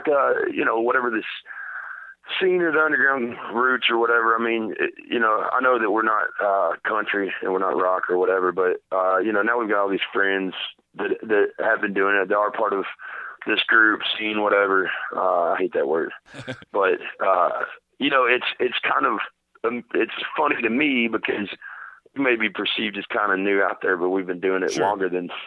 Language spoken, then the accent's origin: English; Kentucky, United States; We're from Kentucky, man.